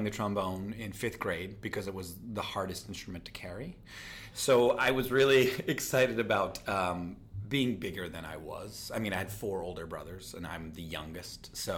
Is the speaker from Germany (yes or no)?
no; Pennsylvania, United States; also born or lived in Philadelphia; Born in Philly and then moved outside of it.